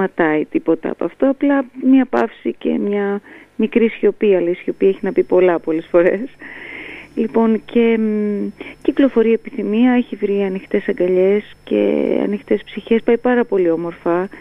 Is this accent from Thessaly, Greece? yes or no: yes; Skopelos, Thessaly, Greece; πάντα κουβαλάω την πατρίδα μου μέσα μου και ένα ταξίδι στη Σκόπελο πάντα είναι η επιστροφή, δεν είναι το ταξίδι.